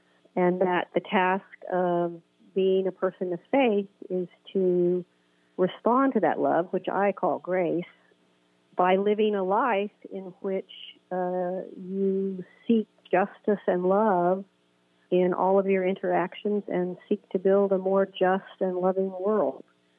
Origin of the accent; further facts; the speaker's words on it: Oklahoma, United States; growing up in Oklahoma, I was, along with my whole family and extended grandparents, great-grandparents … grew up in the Christian Church Disciples of Christ.